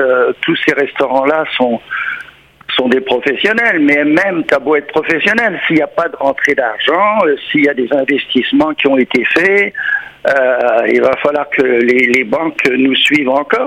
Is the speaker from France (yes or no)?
no; Quebec, Canada; Il va y avoir des dizaines de restaurants ou des centaines de restaurants à travers chez nous au Québec